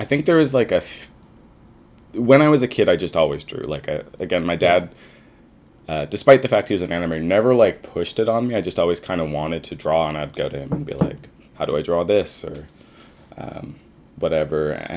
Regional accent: Surrey, British Columbia, Canada; I grew up kind of like North Surrey, which is a suburb, and it's a bit of a quote unquote rougher area

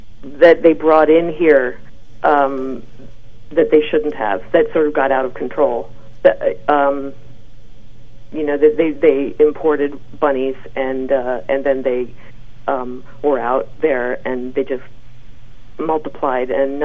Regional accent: East Coast, United States; also born or lived in Bay Area; now in Sydney, Australia; I grew up on the East Coast, so I'm not. I mean, you know, I'm more. I miss New York a lot. And Sydney's kind of my New York now.

